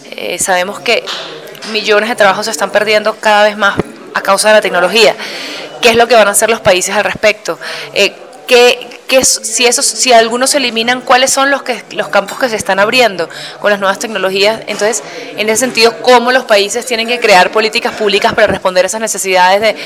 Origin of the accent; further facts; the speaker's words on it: Venezuela; moved away as an adult; now in Colombia; Estudié en la Universidad Católica Andrés Bello de Caracas, yo soy venezolana. Llegué a Colombia hace 10 años